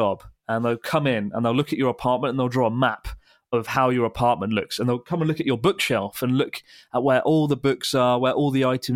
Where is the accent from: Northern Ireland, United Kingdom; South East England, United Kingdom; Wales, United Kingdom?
South East England, United Kingdom; I'm from Kent, which is